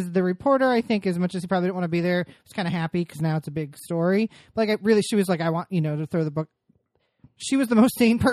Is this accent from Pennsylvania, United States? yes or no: no; Reynoldsburg, Ohio, United States; Yo, I'm from the Reynoldsburg. We only got two Fridays off the highway.